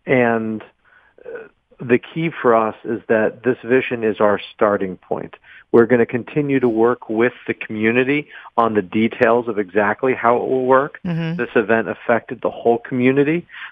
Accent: Pittsburgh, Pennsylvania, United States; I'm born and raised in Pittsburgh

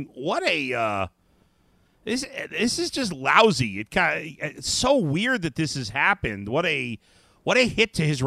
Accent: New York City, New York, United States; I grew up in New York City, and I used to go to, I've never actually been to the Belmont Stakes, even though I've gone to Belmont, you know, for just regular racing when I was like a teenager and in my early 20s a number of times.

